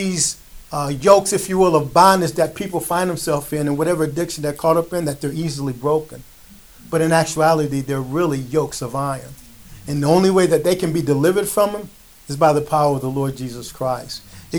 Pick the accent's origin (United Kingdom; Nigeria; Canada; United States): United States; Los Angeles, California; I grew up in South Central Los Angeles back in the 60s. I was there for the 65 riot, for the 92 riot. I'm a homeboy from the hood.